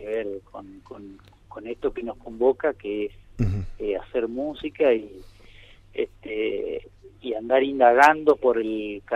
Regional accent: Crespo, Entre Ríos, Argentina; now in Diamante, Argentina; Originario de la ciudad de Crespo.

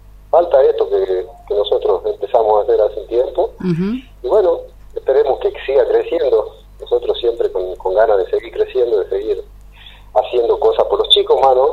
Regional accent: Tartagal, Salta, Argentina; yo soy de acá, soy de Tartagal y, bueno, quiero que si tengo que hacer algo, sea de acá, de mi ciudad

